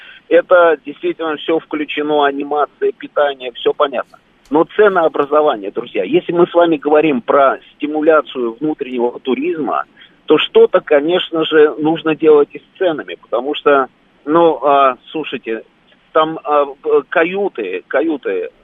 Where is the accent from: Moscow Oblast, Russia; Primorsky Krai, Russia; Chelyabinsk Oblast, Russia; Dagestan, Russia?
Dagestan, Russia; Хочу заступиться за Каспийское море, как уроженец, собственно, города, который стоял на берегу Каспийского моря и продолжает там стоять.